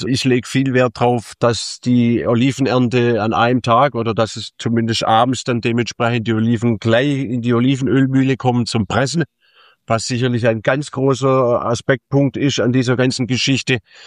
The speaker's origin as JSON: {"language": "German", "country": "Germany", "moved": "yes", "said": "Wobei man muss natürlich auch sagen, als Deutscher ist man natürlich hier sowieso angesehen."}